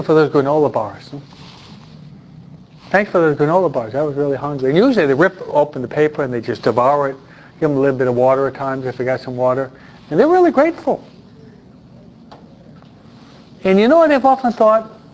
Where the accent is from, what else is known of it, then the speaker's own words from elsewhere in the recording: New York, United States; I'm a New Yorker.